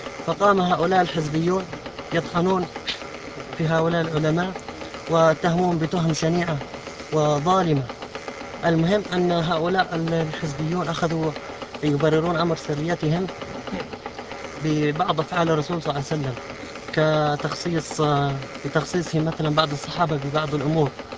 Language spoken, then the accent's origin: Arabic; Yemen; يوجد عندنا في اليمن جمعيات يدعي أصحابها أنها قيمت للعمل الخيري